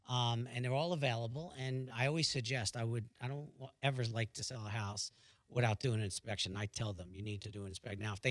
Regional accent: New York, United States; New York.

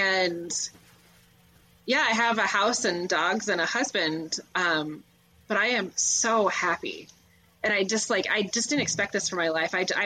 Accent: Midwest, United States; I think being born and raised in the Midwest, like there's just like, you kind of expect the American dream.

